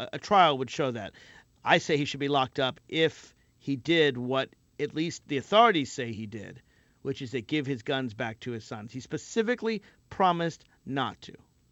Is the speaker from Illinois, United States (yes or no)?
no; Nashville, Tennessee, United States; I'm from Tennessee, but I am from Nashville, and it's a city. I'm not from rural Tennessee